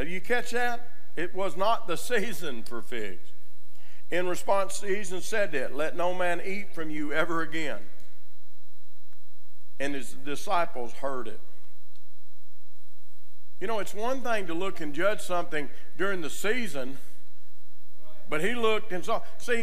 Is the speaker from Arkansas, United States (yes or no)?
yes; Arkansas, United States; But I'm from Arkansas. Anybody here from Arkansas?